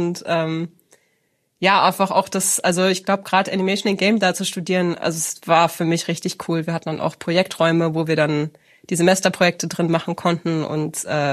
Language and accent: German; Michelstadt, Hesse, Germany; Also ich bin aus Michelstadt